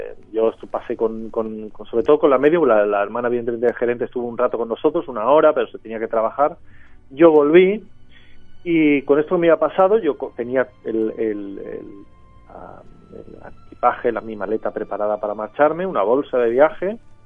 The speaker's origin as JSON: {"language": "Spanish", "country": "Denmark", "accent": "Jutland", "second_language": "Spanish", "said": "Yo le contesté mi acento de Yutlandia, que para los iniciados es un poco catetillo"}